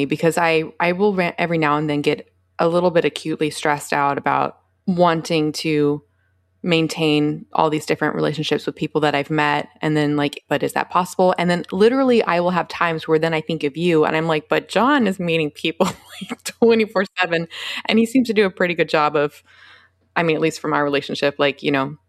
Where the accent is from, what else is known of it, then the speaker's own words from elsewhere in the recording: Memphis, Tennessee, United States; Like, so I was from Memphis, for example.